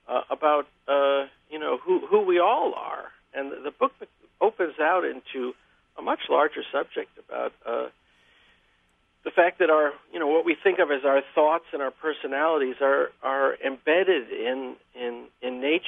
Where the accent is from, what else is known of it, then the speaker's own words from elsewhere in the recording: New York, United States; And I spent 8 years as her twin, growing up in New York with her in the house and with me.